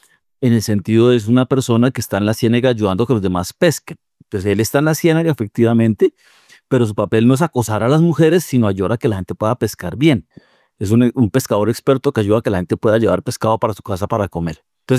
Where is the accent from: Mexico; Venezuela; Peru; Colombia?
Colombia